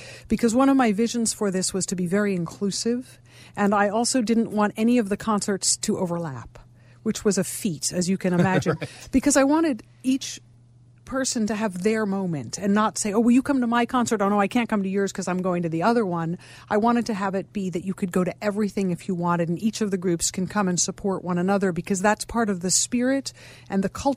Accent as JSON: {"language": "English", "region": "New York", "country": "United States", "lives_now": "Chicago, United States", "said": "Yeah, I'm from New York"}